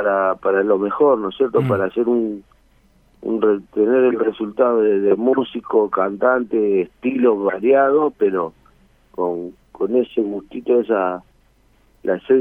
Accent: Santa Fe, Argentina; como santafesino te hace sentir orgulloso.

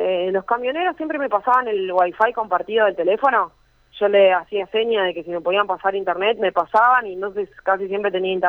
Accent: San Nicolás, Buenos Aires Province, Argentina; Soy de San Nicolás, primero, provincia de Buenos Aires.

